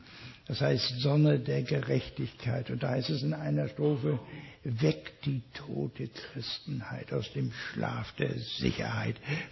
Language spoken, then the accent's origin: German; Ethiopia; Äthiopien ist ja meine Heimat.